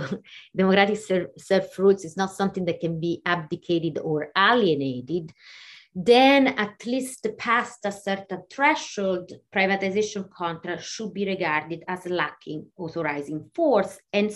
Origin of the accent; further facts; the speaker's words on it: Italy; I grew up in Italy. I always, you know, went to public school.